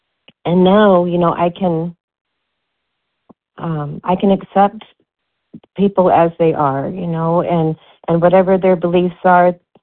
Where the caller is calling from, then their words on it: Arizona, United States; I'm calling from Arizona.